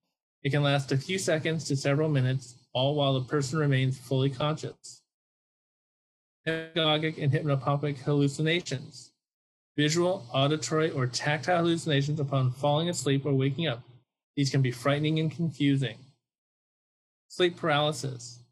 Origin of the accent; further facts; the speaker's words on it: Berkeley, California, United States; Growing up in Berkeley, California, I always wanted to be a cool dad.